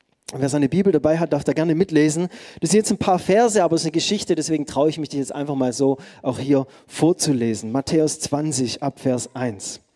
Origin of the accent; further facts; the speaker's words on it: Baden-Württemberg, Germany; Ich bin Schwabe, auch stolzer Schwabe und ich werde für hier immer ein Reingeschmeckter sein.